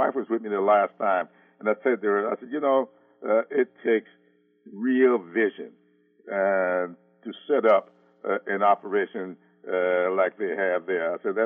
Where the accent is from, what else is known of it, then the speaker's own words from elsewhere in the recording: Sumter, South Carolina, United States; And the same thing over in Sumter, my hometown.